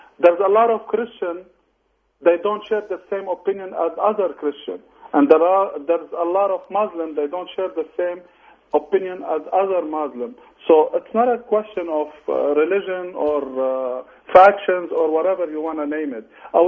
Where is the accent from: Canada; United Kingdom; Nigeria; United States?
Canada; as Canadian, if we can't protect the democracy and the freedom in Lebanon